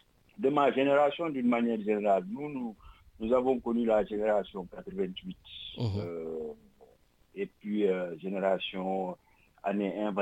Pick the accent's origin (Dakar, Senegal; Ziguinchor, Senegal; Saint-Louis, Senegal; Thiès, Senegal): Dakar, Senegal; Surtout quand on vient du Lumpel prolétariat